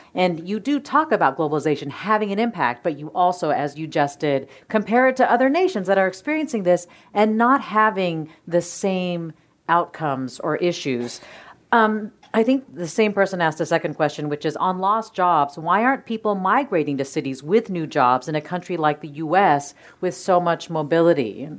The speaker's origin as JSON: {"language": "English", "town": "Windsor", "region": "Ontario", "country": "Canada", "tie": "born there", "said": "because I was born in Windsor, Ontario."}